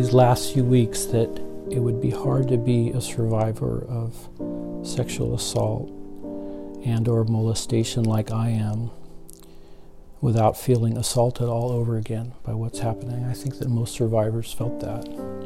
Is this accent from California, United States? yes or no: yes; California, United States; also born or lived in New York; I was born in Spanish Harlem. They abandoned me. I was raised in Orange County.